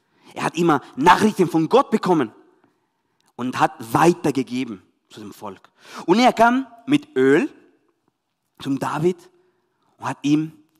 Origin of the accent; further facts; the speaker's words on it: Chile; German is a second language; Ich komme aus Chile. Von dem her meine Akzente.